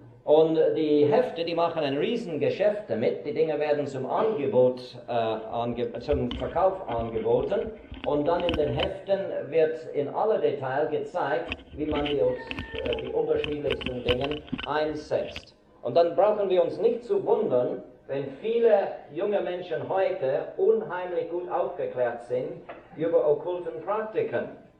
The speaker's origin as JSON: {"language": "German", "country": "Switzerland", "said": "aber bei uns in der Schweiz gibt es zunehmend okkulten Einflüssen in den Schulbüchern."}